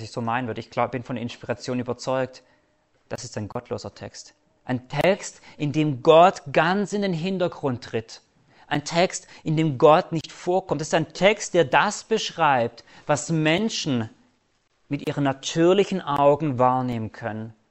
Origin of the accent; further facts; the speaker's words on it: Tübingen, Baden-Württemberg, Germany; born there; für mich ideal, ich bin in Tübingen geboren, das wäre heute geschickt.